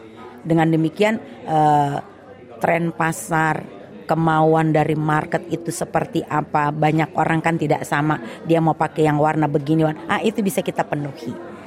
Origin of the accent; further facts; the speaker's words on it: Tanimbar, Maluku, Indonesia; Saya memang perempuan Tanimbar, papa saya dari Tanimbar.